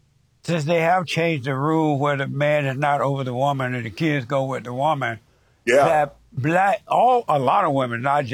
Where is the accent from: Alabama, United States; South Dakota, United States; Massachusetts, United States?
Alabama, United States; I grew up in Alabama. I don't know if you know that, but I grew up in Alabama.